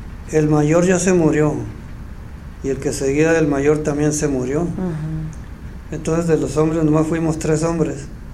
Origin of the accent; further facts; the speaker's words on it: Colonia Juárez, Chihuahua, Mexico; moved away; Nací en Colonia San Diego, municipio Casagrandes.